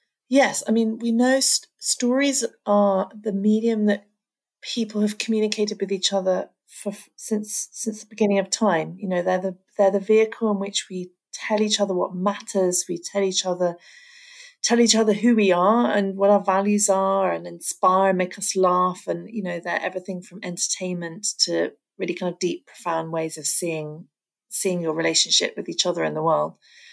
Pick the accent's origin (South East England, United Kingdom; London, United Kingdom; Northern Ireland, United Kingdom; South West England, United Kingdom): South West England, United Kingdom; so I grew up in kind of very rural West Country, kind of near Stonehenge is the place people know.